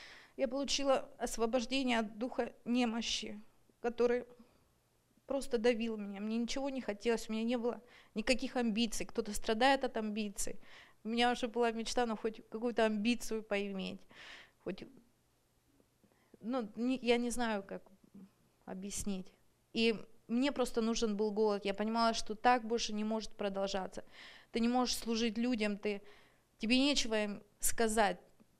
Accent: Everett, Washington, United States; я из Эверета.

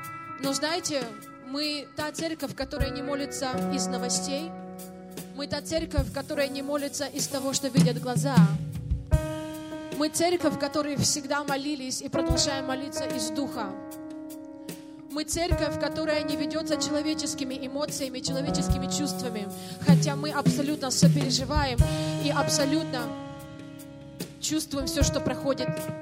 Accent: Ukraine; так как я сама из Украины, и это также мое личное бремя

